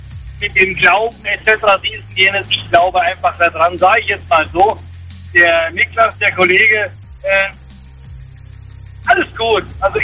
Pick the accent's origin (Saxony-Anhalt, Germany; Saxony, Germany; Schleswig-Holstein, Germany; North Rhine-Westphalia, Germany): North Rhine-Westphalia, Germany; Wuppertal; Ich komme aus Wuppertal.